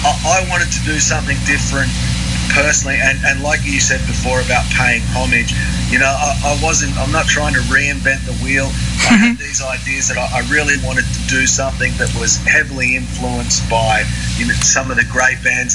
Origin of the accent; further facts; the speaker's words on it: Melbourne, Victoria, Australia; So we're all from Melbourne.